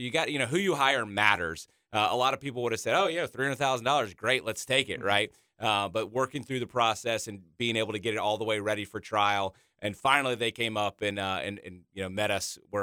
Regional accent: Allendale, South Carolina, United States; Yes, born and raised. I grew up in Allendale. Yeah, and so my dad was from here, mom was from Georgetown, and they settled in Allendale to kind of split the difference

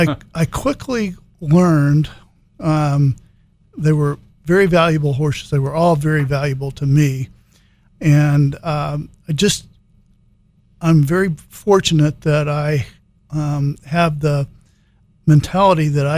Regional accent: South Carolina, United States; moved away as an adult; now in Lexington, United States; Sure, sure. I grew up in South Carolina. My dad was a veterinarian, and I went to University of Georgia to veterinary school. And I came to Lexington in 1978 after graduating from vet school

